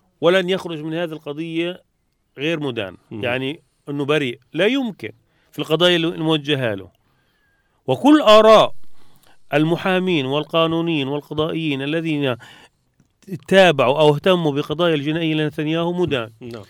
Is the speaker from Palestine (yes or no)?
yes; Palestine; هو بالنسبة لنا كفلسطينيين إيجابي